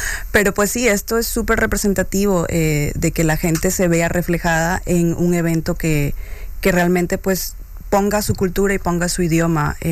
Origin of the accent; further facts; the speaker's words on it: Ecuador; now in Kingston; Yo soy ecuatoriana viviendo aquí en Kingston, entonces para mí es súper chévere poder hablar en mi lengua nativa